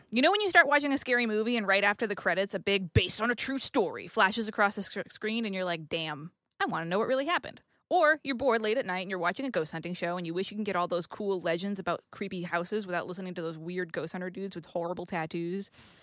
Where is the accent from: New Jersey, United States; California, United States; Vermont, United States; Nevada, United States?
California, United States; Los Angeles; That's how you know we're from Los Angeles.